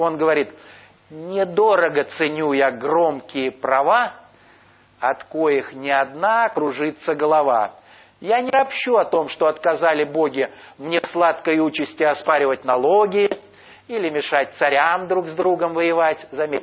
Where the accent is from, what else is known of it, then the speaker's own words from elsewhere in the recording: Pskov Oblast, Russia; Я деревенский парнишка из Псковской области. Моя мама там живет сейчас, в Дубовой роще.